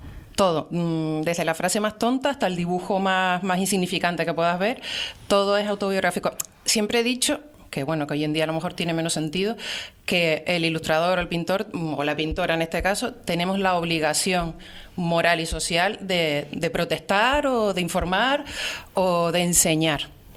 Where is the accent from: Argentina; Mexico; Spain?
Spain; Canary Islands; Sí, soy tinerfeña. Soy tinerfeña y he estudiado toda la vida aquí en la isla, en Santa Cruz y posteriormente en La Laguna